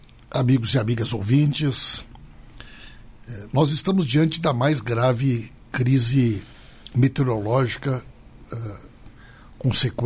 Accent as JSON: {"language": "Portuguese", "town": "Santa Maria", "region": "Rio Grande do Sul", "country": "Brazil", "tie": "born or raised there", "said": "Eu sou gaúcho, sou natural de Santa Maria, uma das cidades mais atingidas por essa tragédia."}